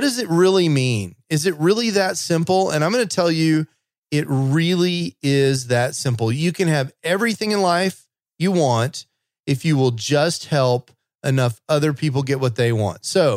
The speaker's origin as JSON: {"language": "English", "region": "Texas", "country": "United States", "tie": "born or raised there", "said": "And I grew up in Texas, and so you had to worry about not melting the tape."}